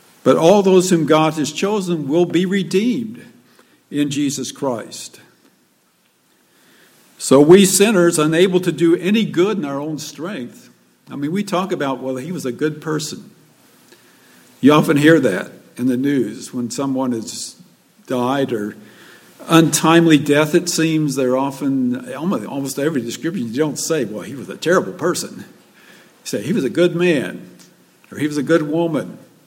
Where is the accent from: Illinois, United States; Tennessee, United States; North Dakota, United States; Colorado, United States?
Illinois, United States; I was back at my hometown and over Thanksgiving, just got back last night, and I taught there in this high school for 10 years in Southern Illinois